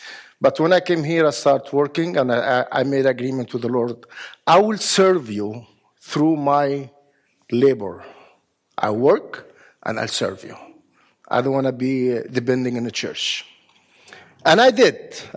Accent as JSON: {"language": "English", "country": "Egypt", "moved": "as an adult", "said": "Remember, I came from Egypt. The Muslim there, we've been persecuted in Egypt."}